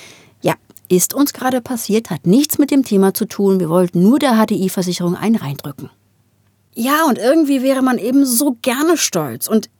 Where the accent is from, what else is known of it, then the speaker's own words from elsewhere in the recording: Berlin, Germany; Ich bin aus Ostberlin, Marzahn, Platte so richtig, wie man sich das vorstellt.